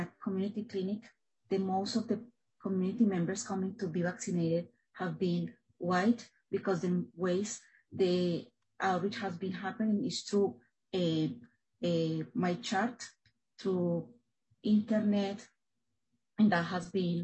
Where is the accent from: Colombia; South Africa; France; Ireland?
Colombia; moved away as an adult; now in United States; I am an immigrant myself. I am from Colombia, where I was trained as a family medicine doctor.